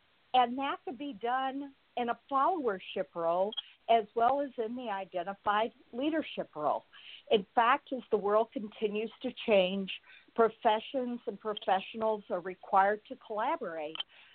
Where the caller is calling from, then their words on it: Bowling Green, Kentucky, United States; Well, right now I'm speaking from Bowling Green, Kentucky. I'm down at my daughter's home, but I normally live in Louisville, Kentucky